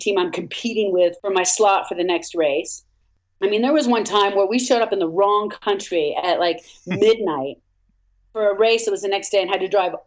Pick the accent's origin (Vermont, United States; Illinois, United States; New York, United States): Vermont, United States; I grew up in Vermont. I don't have any experience in downhill.